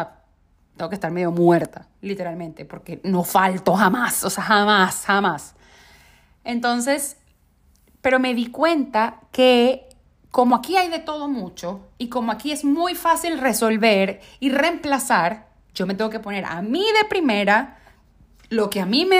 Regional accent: Venezuela; moved away; ni siquiera fue que cuando salí de Venezuela

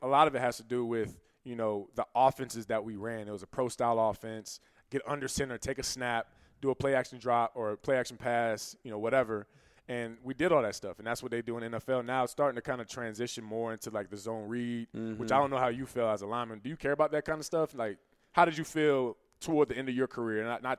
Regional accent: Virginia, United States; And these are all Florida kids. I'm from Virginia.

